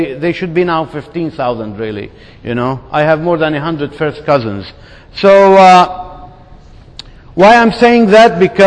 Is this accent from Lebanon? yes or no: yes; Lebanon; English is a second language; I was born in Lebanon in a Muslim family.